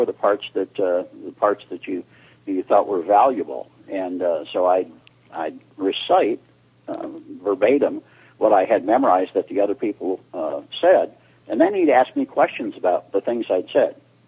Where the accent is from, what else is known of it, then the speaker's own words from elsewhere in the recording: Detroit, Michigan, United States; I'm an old guy, so it was a long time ago. I was working in Detroit. I was born and raised in Detroit, and I was working in the auto industry in the 1980s